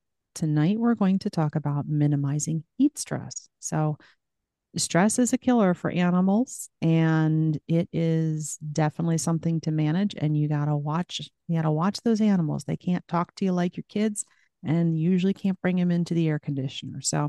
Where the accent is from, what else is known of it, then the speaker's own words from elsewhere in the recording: New Jersey, United States; Now, I came from New Jersey, where we used to get to 90 degrees and 90% humidity, and that was just too brutal. But here in the Midwest, it's a little bit more temperate